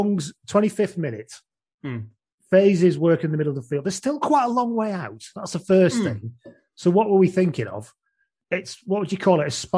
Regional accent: England, United Kingdom; and I'm English.

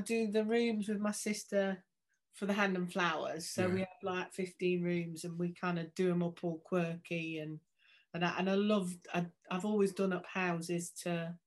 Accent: Stoke-on-Trent, West Midlands, United Kingdom; I'm from Stoke-on-Trent.

